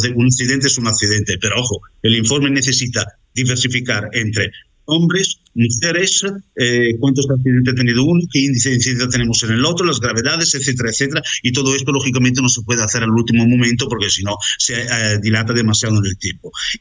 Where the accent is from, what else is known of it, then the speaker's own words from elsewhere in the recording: Italy; Spanish is a second language; now in Spain; aunque yo no sea español, después de 27 años me considero como tal, soy español, independientemente de que sea italiano